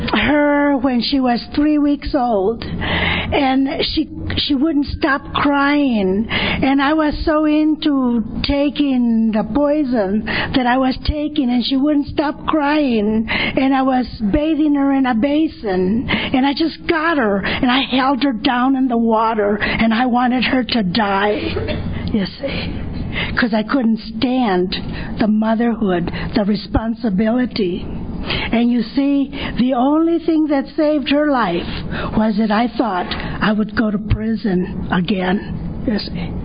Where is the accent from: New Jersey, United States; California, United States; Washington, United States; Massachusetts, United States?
California, United States; Like Norma, I am a Mexican. I was born and raised in Orange County in a little barrio. You know what a little barrio is? It's a little Mexican community.